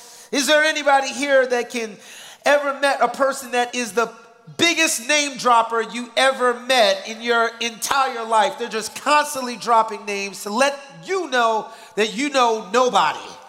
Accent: New York, United States; Now, I'm from New York

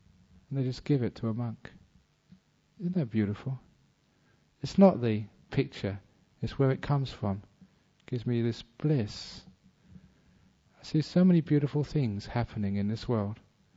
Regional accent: England, United Kingdom; born there; In the country of my birth, I was born in England

